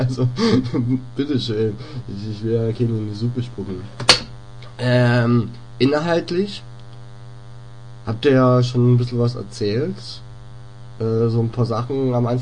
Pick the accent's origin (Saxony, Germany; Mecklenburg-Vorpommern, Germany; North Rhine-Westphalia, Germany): Saxony, Germany; Ja, ne. Na gut, schade. Oberlausitz.